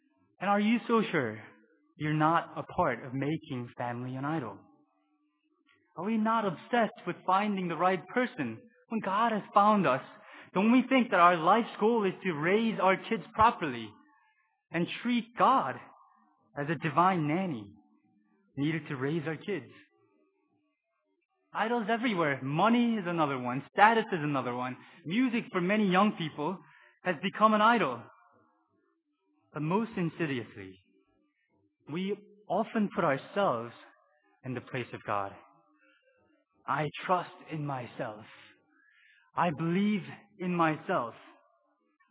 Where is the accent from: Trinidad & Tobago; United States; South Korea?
South Korea; I grew up in Korea watching people going to Buddhist temples and praying to the statue of Buddha.